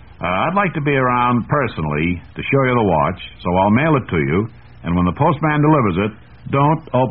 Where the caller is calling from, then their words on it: New York City, New York, United States; I'm in New York City. I'm calling from New York City.